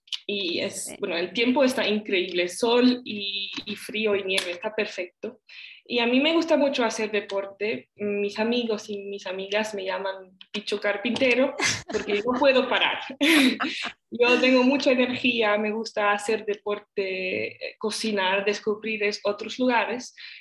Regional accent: Switzerland; Spanish is a second language; soy suiza y tengo 26 años y bueno, he vivido toda mi vida en Suiza, salvo dos estancias al extranjero, una en Sevilla y otra en Canadá.

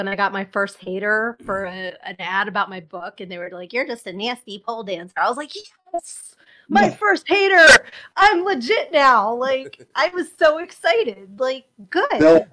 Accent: New Jersey, United States; like I grew up in Jersey, so the gas stations are all full serve.

